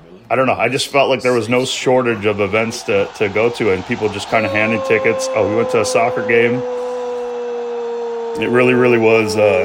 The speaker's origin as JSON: {"language": "English", "region": "Michigan", "country": "United States", "tie": "born or raised there", "lives_now": "Beijing, China"}